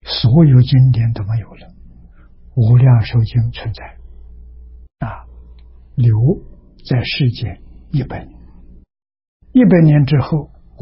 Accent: China; 我们中国人非常谨慎，对于年代的记载是很认真考究的。

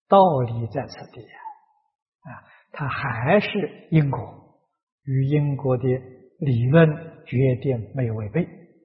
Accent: China; 我们中国人也叫他做唯识论。

